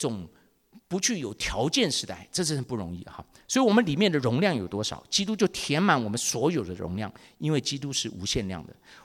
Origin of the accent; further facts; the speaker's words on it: Taiwan; 可我们台湾长大的男孩子